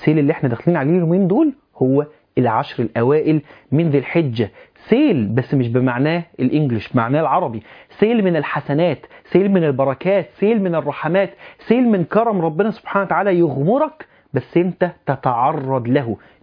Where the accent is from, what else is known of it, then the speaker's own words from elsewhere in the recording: Alexandria, Alexandria Governorate, Egypt; انا بقول ماركه لان انا اسكندراني مش ماركه